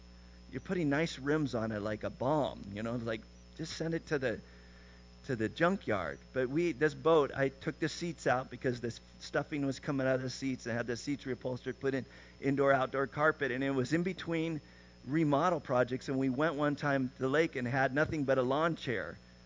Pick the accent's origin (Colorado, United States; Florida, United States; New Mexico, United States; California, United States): California, United States; I remember he was the kid who invited me to Magic Mountain, which I grew up in Southern California.